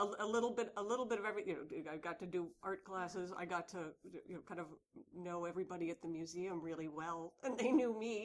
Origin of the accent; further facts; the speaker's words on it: Omaha, Nebraska, United States; I grew up in Omaha, Nebraska, mm-hmm.